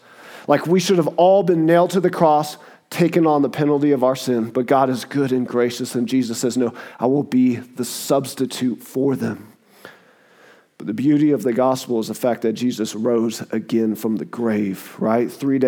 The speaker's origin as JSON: {"language": "English", "region": "the South", "country": "United States", "accent": "Southern", "said": "I'm from the South. Like, everybody's like, where's that accent from? I'm like, it's called the South, baby."}